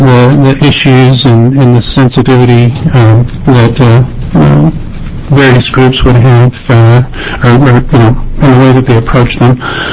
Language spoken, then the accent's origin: English; Warm Springs, Oregon, United States; I'm from Central Oregon. I live in the Madras community, and I grew up in Warm Springs, which is about 20 miles away.